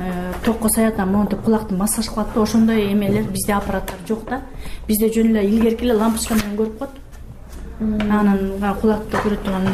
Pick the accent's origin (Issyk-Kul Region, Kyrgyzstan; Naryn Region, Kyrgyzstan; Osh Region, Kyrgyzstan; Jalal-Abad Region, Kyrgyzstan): Jalal-Abad Region, Kyrgyzstan; Toktogul; Анан биринчи жылы доктурга барып көрсөтсөк, Токтогулдан келдик биз.